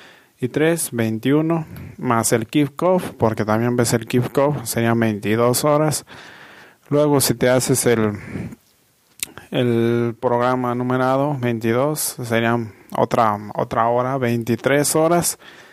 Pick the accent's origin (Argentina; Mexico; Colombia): Mexico; ya soy una persona grande, tengo 31 años. Y soy de México.